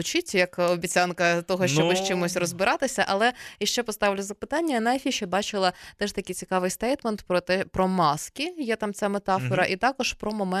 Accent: Kyiv, Ukraine; Я з Києва.

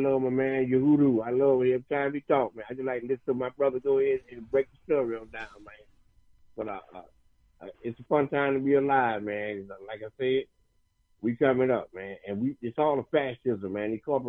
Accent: Atlanta, Georgia, United States; Well, I'm right here in the belly of the beach right here, right outside Atlanta, Georgia, man.

